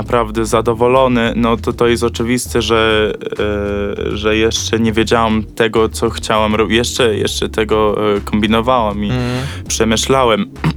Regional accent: United States; moved away as an adult; now in Poland; Miałem 18 lat. Od 18. Urodzenia urodziłem się w Stanach i wychowałem się do 18 roku życia. A przed 18 roku życia, no to byłem w Polsce kilka razy.

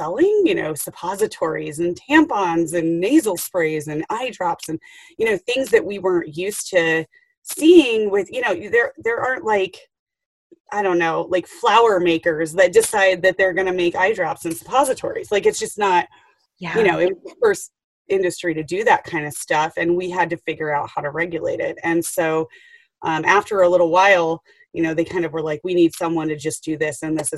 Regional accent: Colorado, United States; I grew up in Colorado, so I knew, you know, enough about it.

